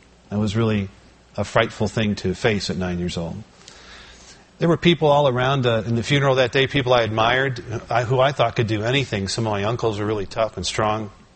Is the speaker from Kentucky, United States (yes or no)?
no; New York, United States; we settled in upstate New York, so we went back there for Thanksgiving, as we usually do.